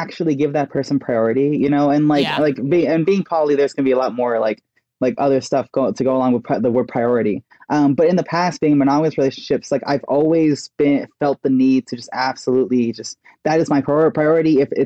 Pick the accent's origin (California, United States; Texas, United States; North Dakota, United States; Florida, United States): Texas, United States; And like I grew up in Texas.